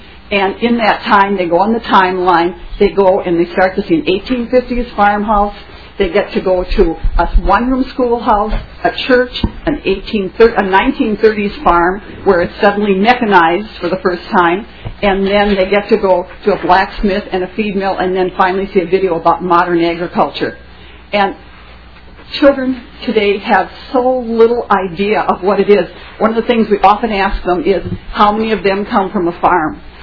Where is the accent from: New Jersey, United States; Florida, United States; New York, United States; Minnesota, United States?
Minnesota, United States; St. Paul; And I grew up in St. Paul. I really had no farm background